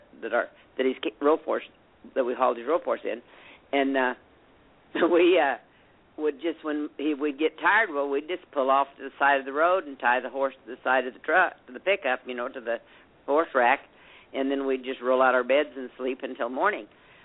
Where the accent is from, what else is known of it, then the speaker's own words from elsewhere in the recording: Kingman, Arizona, United States; born there; Well, I was born in Kingman, Arizona. My dad was running a ranch down on what they call the Big Sandy.